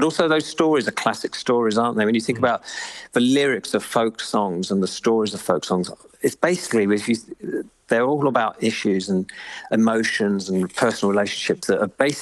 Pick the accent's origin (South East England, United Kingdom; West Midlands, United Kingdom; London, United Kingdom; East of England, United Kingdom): London, United Kingdom; I'm from the south of England. I'm from London, and there aren't many brass bands in London.